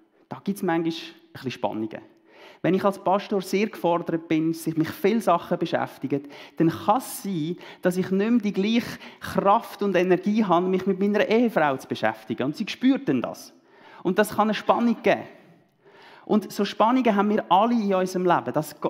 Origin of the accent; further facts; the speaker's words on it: Switzerland; dass ich sage, ich bin Schweizer